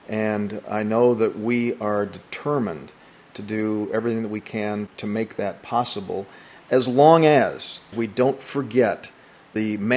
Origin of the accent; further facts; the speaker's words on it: United States; Absolutely, because I'm an American before I'm a Republican.